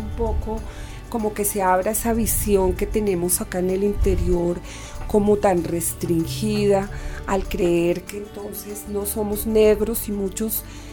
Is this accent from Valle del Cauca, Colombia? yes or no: no; Bogotá, Colombia; born there; Nosotros nacimos en Bogotá, somos mestizos o mulatos